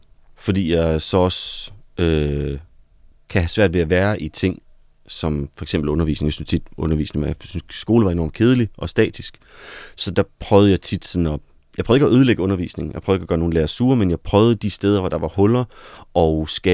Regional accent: West Jutland, Denmark; altså jeg voksede op i Vestjylland i 90'erne, så der var ikke, det skal ikke noget negativt, men sådan, det er jo ikke fordi, det sådan er et sted, hvor al kulturen finder hen.

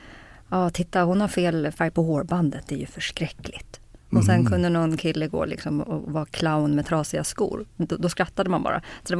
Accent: Kungsängen, Stockholm County, Sweden; Ja, norr om Stockholm. Uppväxt norr om Stockholm. Har hållit mig norr om Stockholm förutom när jag jobbat utomlands.

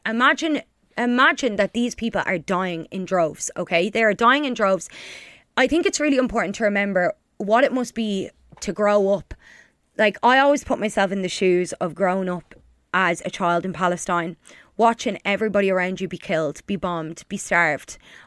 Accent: Ireland; And I feel like as Irish people, we can relate so much to that, because our ancestors' crime was being born Irish.

